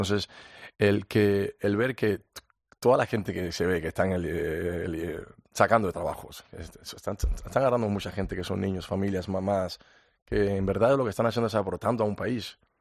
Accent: Cuba; moved away; Cuando salí de Cuba.

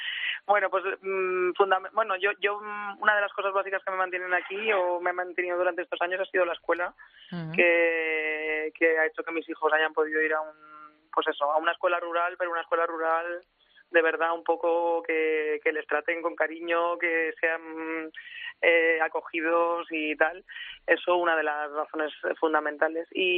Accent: Teruel, Aragon, Spain; also born or lived in Extremadura; Y... bueno, soy de cerca, soy de Teruel.

